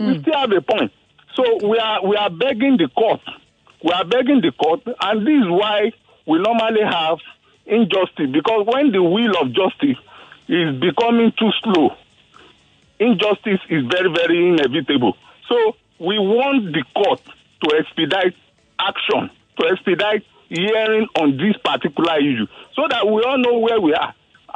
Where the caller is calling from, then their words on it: Ifako, Lagos, Nigeria; I'm calling from Ifako.